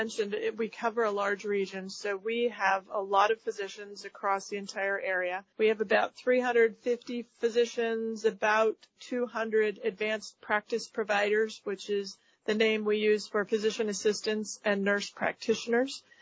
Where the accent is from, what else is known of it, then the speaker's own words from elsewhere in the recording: Erie, Pennsylvania, United States; I was born and raised in Erie, went away for school with physical therapy, and chose to return over 25 years ago